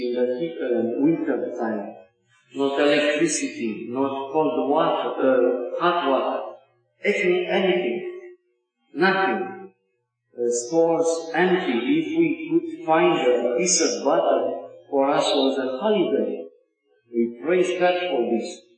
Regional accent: Bucharest, Romania; English is a second language; And I am from Bucharest.

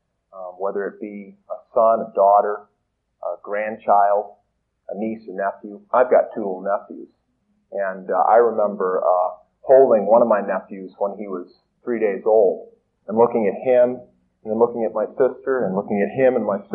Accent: Naperville, Illinois, United States; I'm one of the few people who can say that they were born and raised in Naperville, Illinois.

